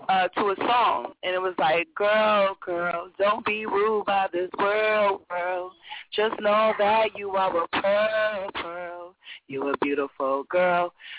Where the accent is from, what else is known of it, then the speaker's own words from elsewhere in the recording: California, United States; I'm from California. I came from California to Texas.